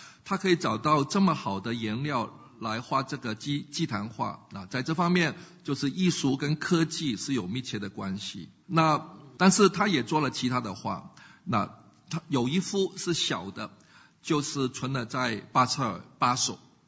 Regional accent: Hong Kong; 我们香港人不懂地理

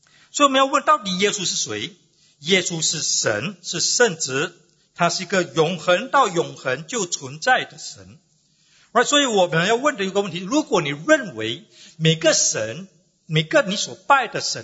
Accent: Singapore; 我是新加坡人

